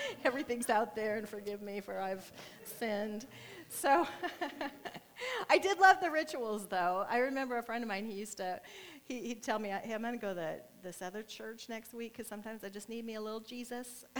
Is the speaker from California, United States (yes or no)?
yes; California, United States; also born or lived in Nebraska; because I was from California back to Nebraska. I was back and forth a lot. I've moved a lot.